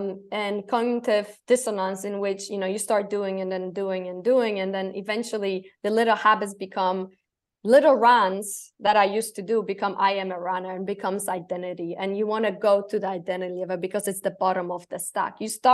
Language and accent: English; Poland; English is a second language; I'm a bad swimmer because I grew up in Poland. On the Great Plains, there was no water. And if you go into the Baltic Sea, it's even worse.